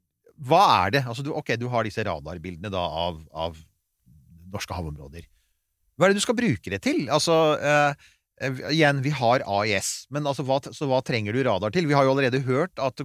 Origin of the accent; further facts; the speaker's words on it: Bærum, Akershus, Norway; jeg vokste opp på land i Bærum